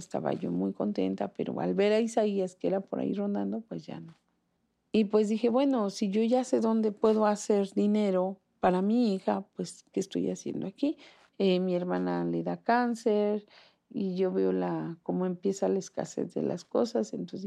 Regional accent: Toluca, State of Mexico, Mexico; ¿Y de dónde eres? Pues de Toluca. Entonces me dijeron, pues no. Fue bien difícil, bien, bien difícil.

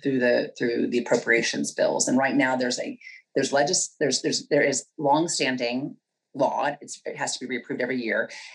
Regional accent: Oklahoma, United States; I'm from Oklahoma, and in Oklahoma, there's a lot of weather predictions. So I'm not a weather woman from Oklahoma

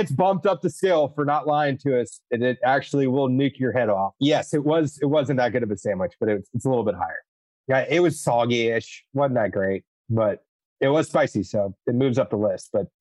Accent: Texas, United States; A little demon growing up in South Texas eating habaneros.

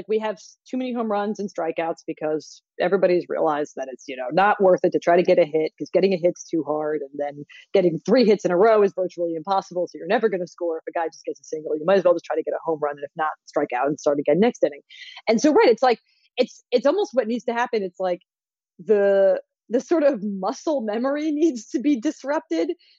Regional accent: Philadelphia, Pennsylvania, United States; I grew up in the Ryan Howard era in Philly

